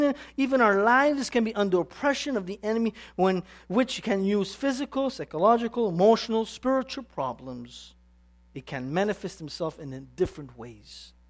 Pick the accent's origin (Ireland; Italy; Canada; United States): Italy; my wife is a Central American from Guatemala, I'm from Italian, I have a stubborn head.